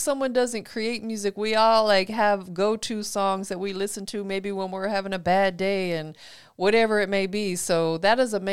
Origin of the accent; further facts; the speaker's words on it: Tampa, Florida, United States; now in Atlanta, United States; You know, I'm originally from Tampa, but I'm based in Atlanta now.